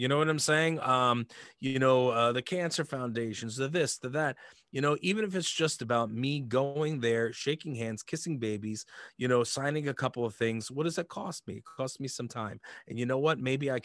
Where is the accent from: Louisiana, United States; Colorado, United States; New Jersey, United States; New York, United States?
New York, United States; Uniondale; I grew up in Uniondale, New York, Long Island, for those of you who are outside of the area, you know, and, you know, we didn't have much.